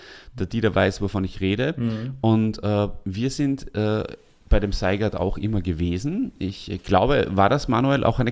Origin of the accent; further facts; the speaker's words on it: Salzburg, Austria; Und wir beide als Salzburger lebten natürlich und lebten, in meinem Fall lebten, weil ich ja nicht mehr in Salzburg wohne, an der deutschen Grenze.